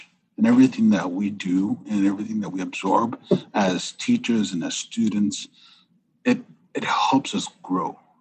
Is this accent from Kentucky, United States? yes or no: no; Hoonah, Alaska, United States; I'm Kaguantan, and I'm from Huna. Our clan originally comes from Kauknuu, which is Grouse Fort.